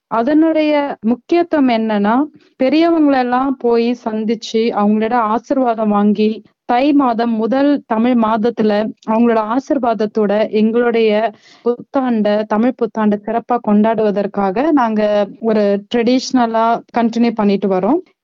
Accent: Puducherry, India; now in Sydney, Australia; நான் இப்ப சிட்னியில வசிக்கிறேன். என்னுடைய பூர்வீகம் இந்தியால பாண்டிச்சேரி என்ற ஒரு சின்ன ஸ்டேட், சவுத் இந்தியால இருக்கு.

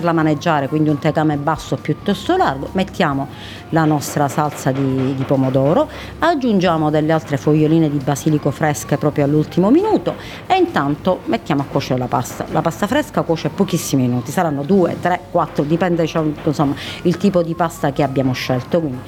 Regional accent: Sicily, Italy; Allora, io sono siciliana, il cuore ce l'ho là, non c'è niente da fare.

